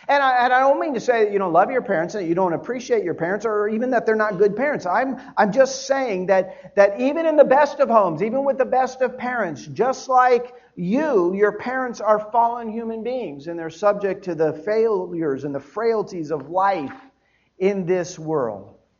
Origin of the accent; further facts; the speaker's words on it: Miami, Florida, United States; also born or lived in Dallas; I grew up in Miami. And I lived in Dallas for 7 years before I came here.